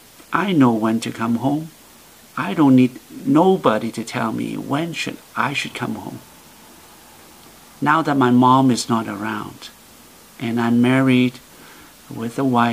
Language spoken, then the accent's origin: English; Canada; not because we are Chinese Canadian, not because we are more sophisticated, more intelligent